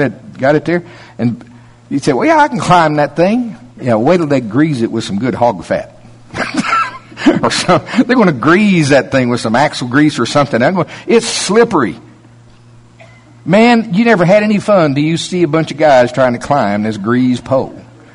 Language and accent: English; Shawnee, Oklahoma, United States; now in Tulsa, United States; where I grew up down around Pottawatomie County, Oklahoma, Shawnee, they have these county fairs, and they're not as elaborate as the big Tulsa State Fair that we have here, you know.